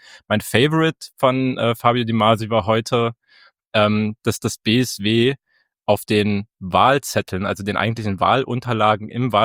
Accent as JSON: {"language": "German", "region": "Saxony-Anhalt", "country": "Germany", "said": "ich komme ja aus Sachsen-Anhalt, also kannst du denken, wie das bei mir zu Hause oder da, wo ich herkomme, aussieht."}